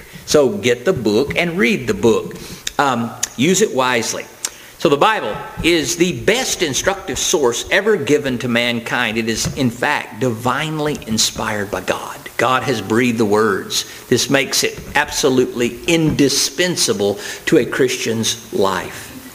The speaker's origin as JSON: {"language": "English", "town": "Florence", "region": "Alabama", "country": "United States", "said": "I go, no way, man, I'm from Florence, Alabama."}